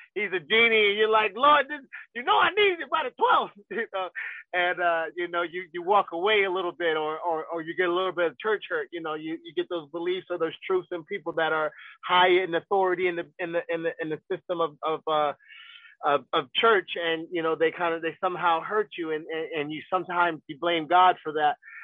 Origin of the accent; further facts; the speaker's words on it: Ghana; I'm Ghana. I'm Ghanaian, and my father died over there when I was 9 years old.